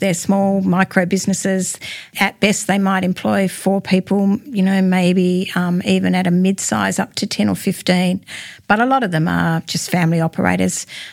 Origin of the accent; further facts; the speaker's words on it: Launceston, Tasmania, Australia; Yeah, I typify that kind of Tasmanian. I was born and bred here in Launceston, where we are today. I grew up on the Tama River